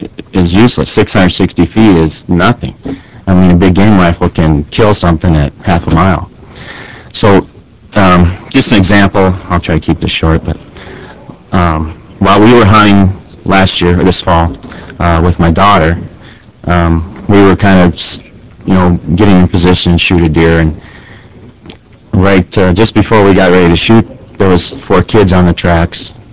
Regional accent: Chamberlain, South Dakota, United States; I'm from Chamberlain area, and the railroad tracks run east and west out of Chamberlain.

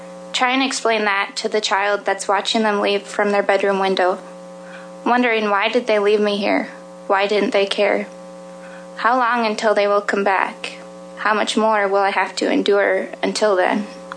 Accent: South Dakota, United States; from South Dakota.

